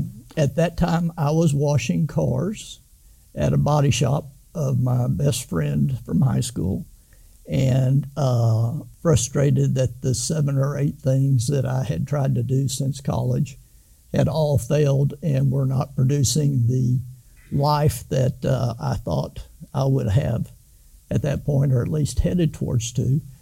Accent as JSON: {"language": "English", "town": "Denton", "region": "Texas", "country": "United States", "tie": "born or raised there", "said": "As I mentioned, Brenda and I grew up in Denton, and I met Brenda at North Texas State University there, which is now called UNT."}